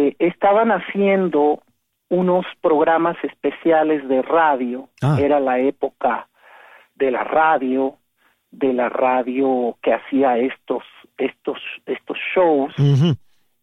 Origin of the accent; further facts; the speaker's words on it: Havana, Cuba; Yo nací en La Habana.